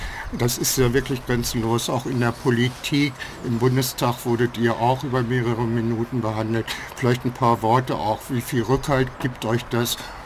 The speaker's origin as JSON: {"language": "German", "town": "Hanover", "region": "Lower Saxony", "country": "Germany", "said": "Und ich als Hannoveraner finde das natürlich auch schade, dass das alte Gildebrauhaus in der Form gar nicht mehr geben wird."}